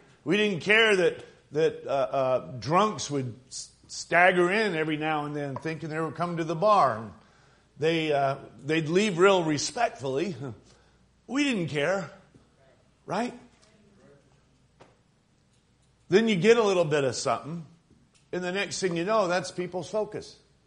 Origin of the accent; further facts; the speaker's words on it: Holyoke, Massachusetts, United States; born there; a holy oak, which is actually the town that I was born in Massachusetts